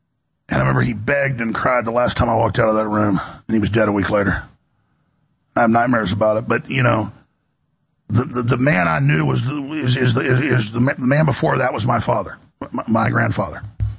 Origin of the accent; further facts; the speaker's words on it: Dallas, Texas, United States; now in Austin, United States; You know, I moved down here from Dallas in high school.